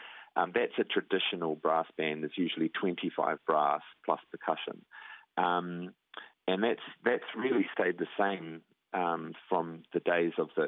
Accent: New Plymouth, Taranaki, New Zealand; I'm from New Plymouth originally

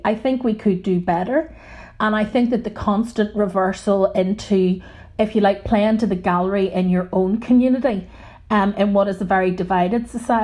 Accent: Belfast, Northern Ireland, United Kingdom; But I am at home when I'm in Belfast, and it is uniquely Northern Ireland.

